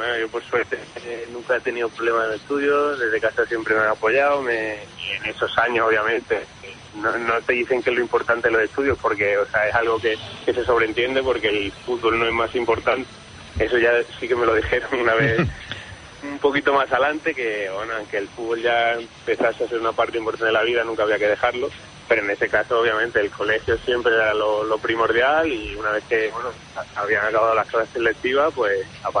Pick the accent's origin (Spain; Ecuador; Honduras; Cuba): Spain; Badajoz, Extremadura; eran escuelas de Badajoz, de donde yo soy